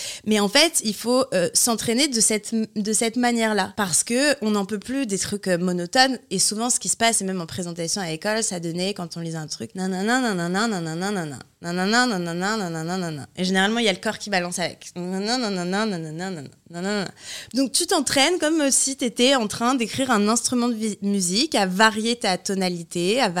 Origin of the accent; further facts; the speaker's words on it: France; Regarde, moi aussi, je garde un peu ces « e ». En plus, on est français.